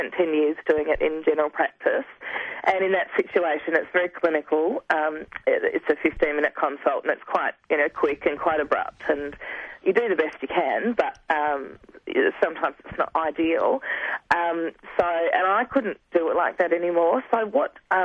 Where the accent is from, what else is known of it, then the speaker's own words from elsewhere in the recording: Melbourne, Victoria, Australia; I'm a veterinarian from Melbourne.